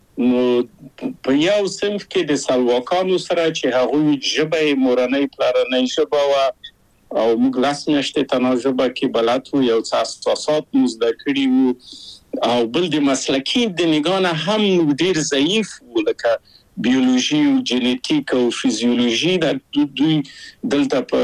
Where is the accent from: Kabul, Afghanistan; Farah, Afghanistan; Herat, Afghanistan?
Kabul, Afghanistan; moved away as an adult; هغه موږ په کابل په یو کلي کې تقریبا چې اوسېدو،